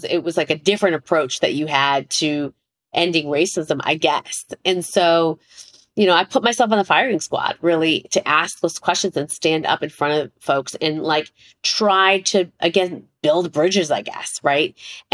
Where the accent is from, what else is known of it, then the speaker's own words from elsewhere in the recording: Chicago, Illinois, United States; Yeah, no, I was born here in Chicago, Illinois.